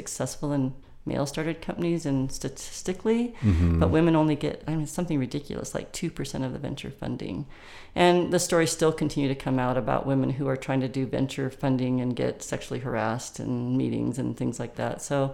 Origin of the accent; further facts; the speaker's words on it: Broomfield, Colorado, United States; also born or lived in Boulder; I was born in Boulder Community Hospital, but my dad actually and mom decided not to buy the house on Mapleton Hill that they were looking at and bought a house in Broomfield. That's where I was actually raised.